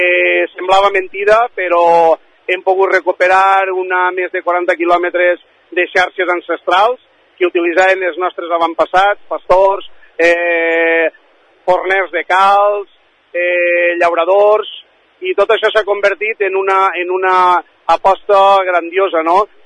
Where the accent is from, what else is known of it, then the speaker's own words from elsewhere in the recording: Xeraco, Valencian Community, Spain; i crec que això ens farà com a valencians i com a saforencs i com a xeraquers una gran aposta pel turisme